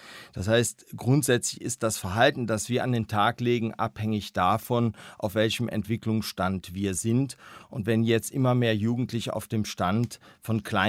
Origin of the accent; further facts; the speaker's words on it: Bonn, North Rhine-Westphalia, Germany; Ja, ich bin Bonner. Ich bin in Bonn aufgewachsen, ja.